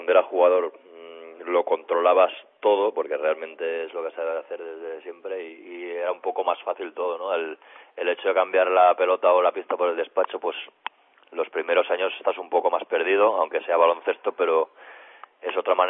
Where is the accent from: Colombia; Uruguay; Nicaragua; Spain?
Spain; Badalona, Catalonia; now in Fuenlabrada, Spain; llevo mucho tiempo aquí y casi la mayoría del tiempo desde que salí de Badalona lo he pasado aquí en Fuenlabrada